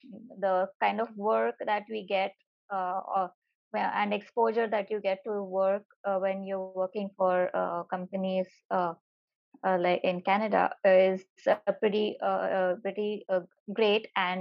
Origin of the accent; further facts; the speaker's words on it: India; Hi everyone … I'm from India